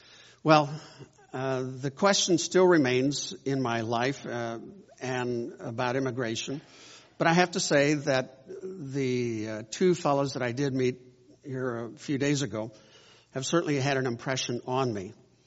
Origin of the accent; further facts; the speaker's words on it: United States; I'm speaking as an American here